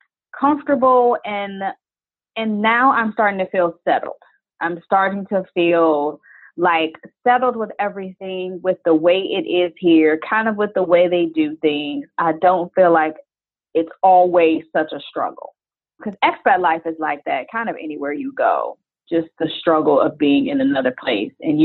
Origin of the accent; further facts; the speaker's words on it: Chicago, Illinois, United States; now in Paris, France; I am from Chicago originally, but I currently live in Paris, France, living out my dream of being a world-renowned beverage expert.